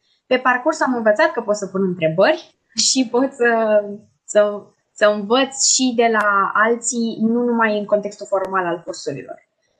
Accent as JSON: {"language": "Romanian", "town": "Târgu Jiu", "region": "Gorj County", "country": "Romania", "said": "pentru că eu sunt din Târgu Jiu"}